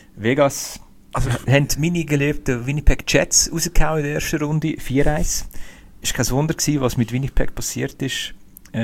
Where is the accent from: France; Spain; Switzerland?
Switzerland; von mir als Schweizer.